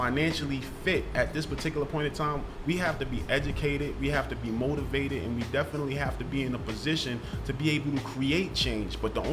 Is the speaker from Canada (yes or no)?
no; Queensbridge, New York, United States; also born or lived in South Jamaica, Queens; I'm when I say I'm from Queensbridge, I was born in South Jamaica, Queens, right?